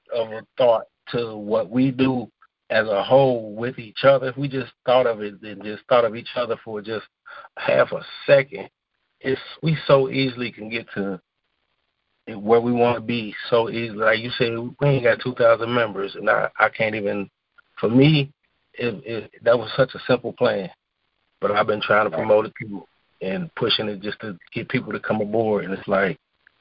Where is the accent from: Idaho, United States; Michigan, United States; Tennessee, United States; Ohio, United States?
Ohio, United States; Cincinnati; now in Houston, United States; Like, I'm from Cincinnati, but I am right now in Pasadena, Houston, Texas.